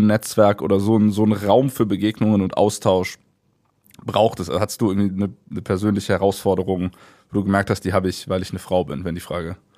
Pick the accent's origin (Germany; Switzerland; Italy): Germany; Bonn, North Rhine-Westphalia; ich bin Bonn-rechtsrheinisch